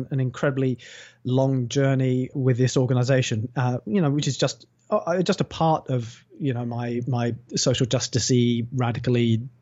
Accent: Basingstoke, South East England, United Kingdom; I'm not entirely white, and I was brought up in Basingstoke, as we just found out. Luckily, we just found that out, which is, at least when I was growing up, was a relatively white town.

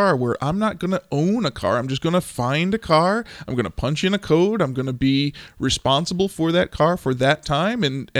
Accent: Chicago, Illinois, United States; For those of you who don't know, I grew up on the South side of Chicago, and this is not my real accent.

